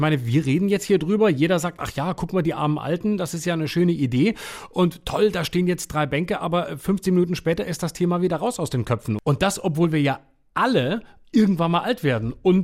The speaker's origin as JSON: {"language": "German", "region": "Baden-Württemberg", "country": "Germany", "said": "oder besonders schlimm, weil meine Heimat, Schwätzbinkle. Ja, es ist peinlich, aber es ist halt auch Schwaben"}